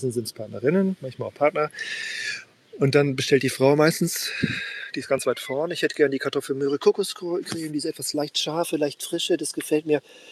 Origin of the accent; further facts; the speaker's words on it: Worpswede, Lower Saxony, Germany; oder in Worpswede, in meiner Heimat, Worpswede-Suppen